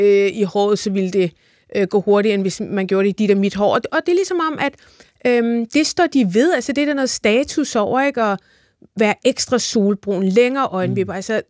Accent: Farum, Capital Region of Denmark, Denmark; jeg er fra noget, vores nabobyer ville kalde Vestegn. Jeg kommer fra Farum, og af en eller anden årsag, så var Farum sådan lidt mere rakkerpakket end for eksempel Birkerød.

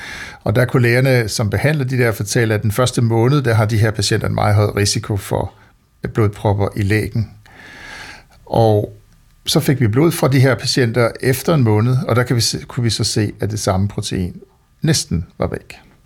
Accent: Jutland, Denmark; Nu er jeg også jyde

